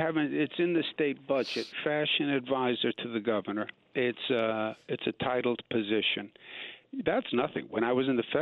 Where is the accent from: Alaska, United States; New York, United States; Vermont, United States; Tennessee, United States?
New York, United States; Queens; I'm from Queens. I know you see Queens as an outer borough and you see me as a second class citizen.